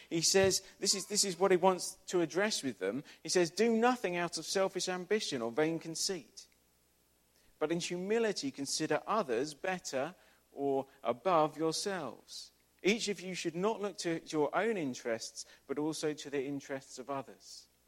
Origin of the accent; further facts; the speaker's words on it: London, United Kingdom; I come from London. I don't get to see stars